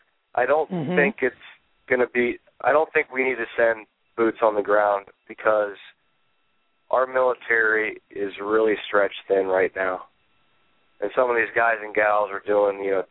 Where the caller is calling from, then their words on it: Austintown, Ohio, United States; I'm on my lunch break today, so I mean, over here in Austin Town, so.